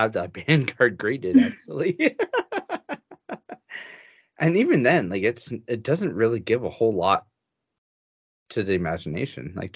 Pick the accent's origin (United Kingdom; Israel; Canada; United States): Canada; I'm Canadian. Leave me alone. Mm-hmm. We pronounce things differently up here.